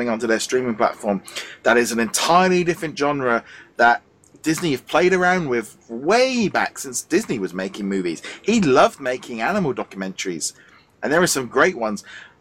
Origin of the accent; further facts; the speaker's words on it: United Kingdom; I think growing up as a BBC, obviously being British, we had David Attenborough style, and that was mainstream television